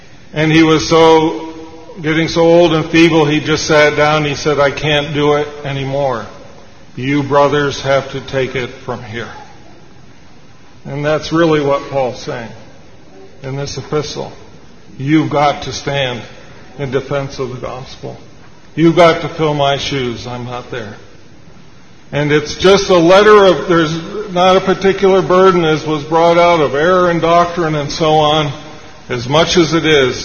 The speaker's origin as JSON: {"language": "English", "town": "Vestal", "region": "New York", "country": "United States", "tie": "born or raised there", "said": "In growing up in Vestal, the older brothers used to quote"}